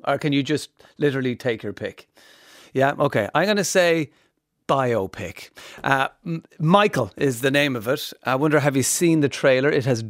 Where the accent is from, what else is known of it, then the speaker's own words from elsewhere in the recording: Limerick, Munster, Ireland; I was growing up in Limerick.